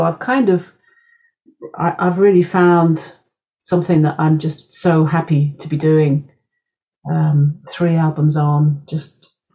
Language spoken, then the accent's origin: English; London, United Kingdom; born there; I was born in Southeast London, but I then lived for a long time in Brixton and in Hackney.